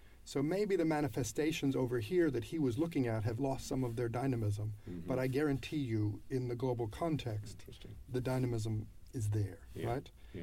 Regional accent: United States; now I'm an American, so I'm speaking about America

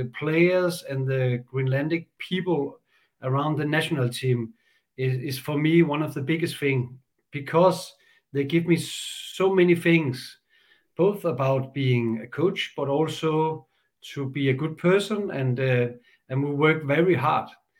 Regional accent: Holbæk, Zealand, Denmark; English is a second language; I come here from Denmark. I live in Holbæk with my wife and I have five children.

